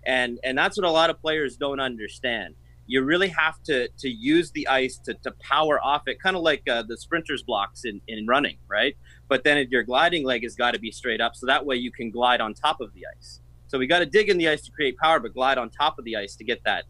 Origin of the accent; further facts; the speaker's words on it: Ottawa, Ontario, Canada; I'm originally from Ottawa, Ontario, Canada.